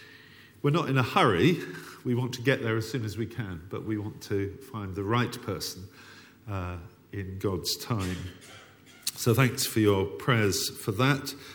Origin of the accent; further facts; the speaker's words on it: United Kingdom; And forgive me, I'm very British.